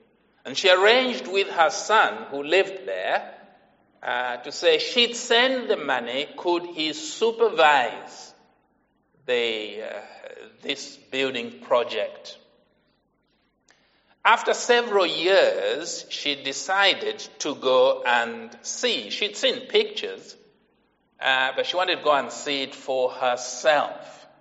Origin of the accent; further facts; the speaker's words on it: Zambia; now in United Kingdom; I come from Zambia in Africa. And on Wednesday, I am going to be 70 years old.